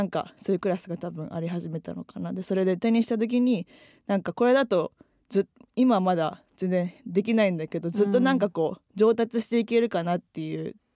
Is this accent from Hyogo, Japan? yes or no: yes; Nishinomiya, Hyogo, Japan; also born or lived in Kobe / Osaka; 神戸生まれなんですけど、育ったのは大阪とか、兵庫県西宮っていう、甲子園の近く、はい、その辺で育ちました。